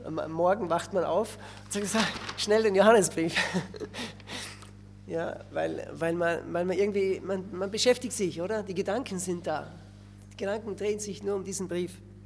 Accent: Austria; das ist bei uns in Österreich ist das die letzte Klasse, da macht man dann das Abitur.

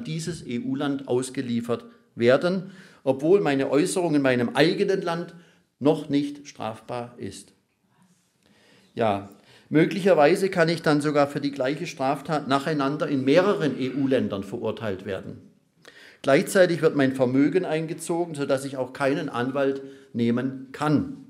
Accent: Pforzheim, Baden-Württemberg, Germany; in meiner Heimatstadt Pforzheim war das so. Als ich noch Student war

